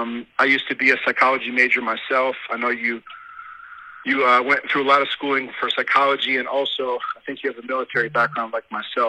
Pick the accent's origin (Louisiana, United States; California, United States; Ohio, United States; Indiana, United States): Ohio, United States; also born or lived in Dallas; now in Colorado, United States; So I'm originally from Ohio. I was actually born in Dallas, Texas.